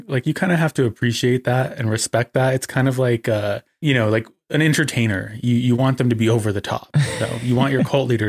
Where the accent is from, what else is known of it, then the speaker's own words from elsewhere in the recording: United States; I knew, being an American, I knew about Heaven's Gate.